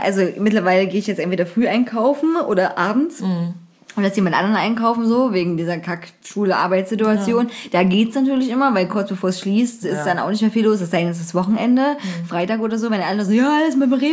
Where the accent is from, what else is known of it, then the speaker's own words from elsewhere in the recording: Zwickau, Saxony, Germany; Also bei uns in Zwickau war es auch mal so Klobus.